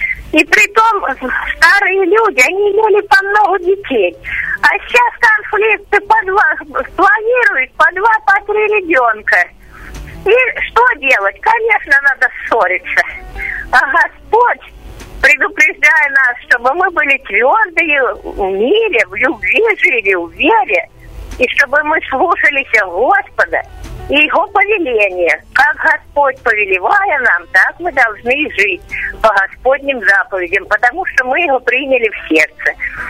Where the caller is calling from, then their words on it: Belgorod Oblast, Russia; Да не из города я, из Белгородской области.